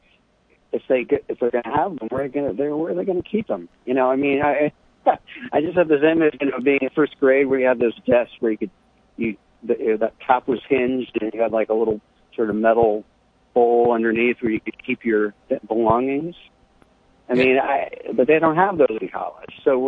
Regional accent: Northeast, United States; I mean, I grew up in a slightly different culture from yours. You know, I grew up in the Northeast

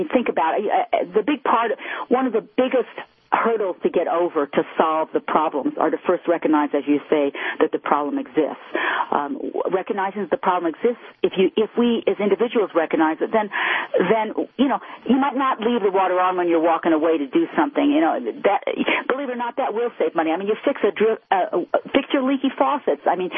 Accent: Midwest, United States; I grew up in the Midwest, you know, that was one of the great fun things

